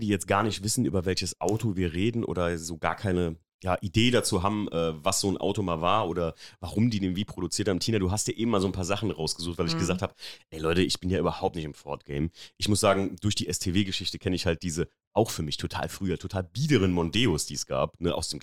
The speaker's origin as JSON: {"language": "German", "region": "Rhineland-Palatinate", "country": "Germany", "tie": "born or raised there", "said": "ich bin ja in der Mosel aufgewachsen"}